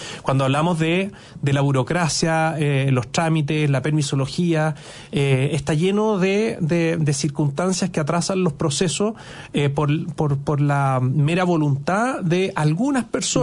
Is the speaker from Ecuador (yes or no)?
no; Chile; sino que como chileno